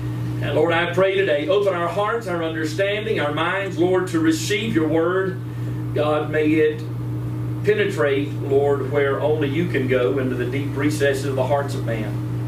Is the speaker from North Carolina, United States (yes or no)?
yes; North Carolina, United States; we had fireworks when I grew up in North Carolina, and we'd have some celebration things, but nothing like what we have out here.